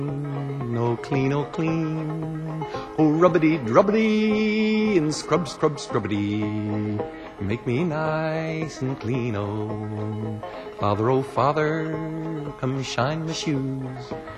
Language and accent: English; New York, United States; It's from right near my hometown on the Hudson River.